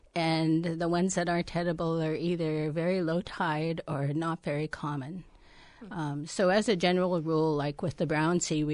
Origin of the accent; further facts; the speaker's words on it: Ketchikan, Alaska, United States; Yes, I'm from Ketchikan, born and raised here.